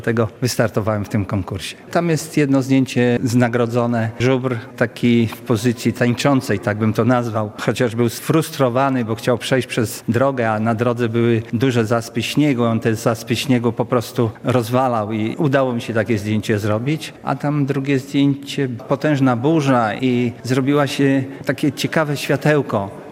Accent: Podlaskie Voivodeship, Poland; Jestem z Podlasia, fotografuję to Podlasie.

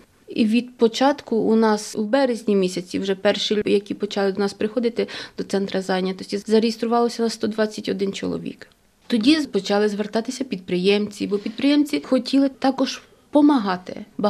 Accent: Kirovohrad Oblast, Ukraine; now in Poland; я сама походжу з України, я 30 років живу в Польщі, з Кіровоградської області.

